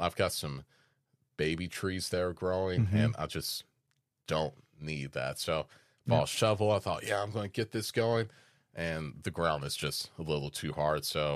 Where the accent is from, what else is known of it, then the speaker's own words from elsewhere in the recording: Des Moines, Iowa, United States; born there; I was born in Des Moines, Iowa.